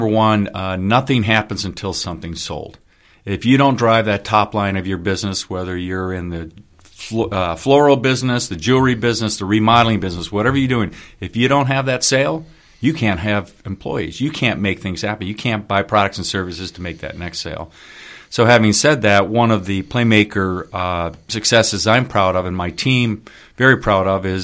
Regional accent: Detroit, Michigan, United States; Yeah, I grew up in Detroit, hockey town, USA, and I don't play anymore.

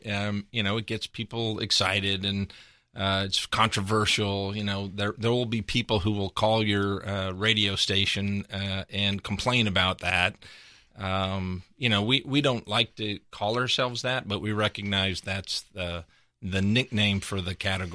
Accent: Dallas, Texas, United States; also born or lived in East Coast; I moved back to Dallas from the East Coast specifically because I was tired of building shopping centers and leasing space to other restaurateurs

